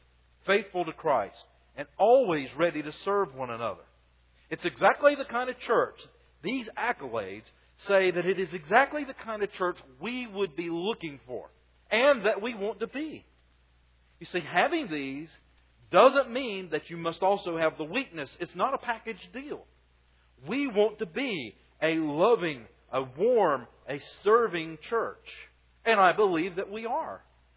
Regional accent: Spartanburg, South Carolina, United States; It reminds me of growing up in Spartanburg, where textiles were the order of the day

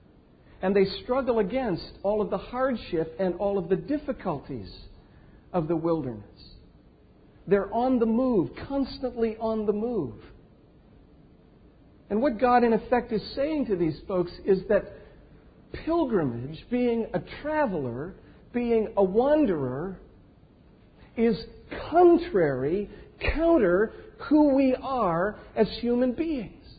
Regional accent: Indiana, United States; born there; I was born in Indiana.

